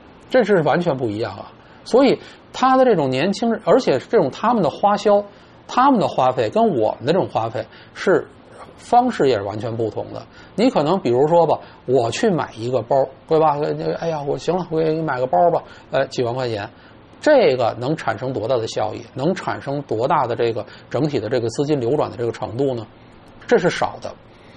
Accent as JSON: {"language": "Chinese", "region": "Beijing", "country": "China", "said": "就原来我们这个作为北京人，就是原来就是好多人都在说北京人啊特别傲慢，对吧，说那个看不起外地人，我当时就说但凡北京人就像我们这样北京人，"}